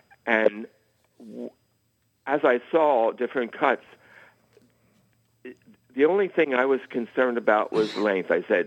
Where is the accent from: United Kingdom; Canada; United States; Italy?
United States; New York City, New York; and I'm from New York City